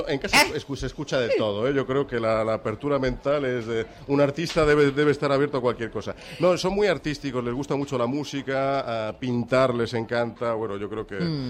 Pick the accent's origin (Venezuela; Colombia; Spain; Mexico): Spain; Madrid, Community of Madrid; yo siempre digo que yo soy más madrileño que el oso y el madroño